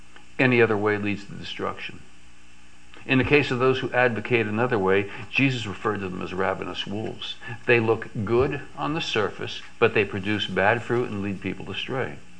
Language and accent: English; Texas, United States; I grew up in West Texas, and there were a lot of cicada insects.